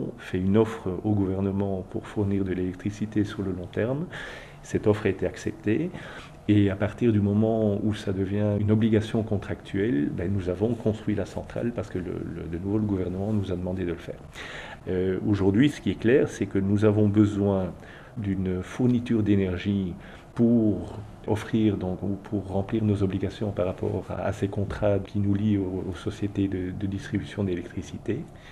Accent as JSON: {"language": "French", "country": "Belgium", "lives_now": "Chile", "said": "je suis belge, 49 ans"}